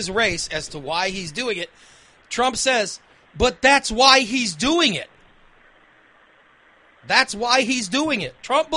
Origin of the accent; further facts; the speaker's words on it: Illinois, United States; Even though I'm from Illinois.